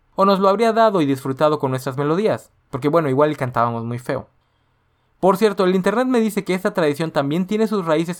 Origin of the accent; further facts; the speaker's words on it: Mexico; Y como mexicanos nosotros podemos presumir que no toda nuestra estética navideña es producto del capitalismo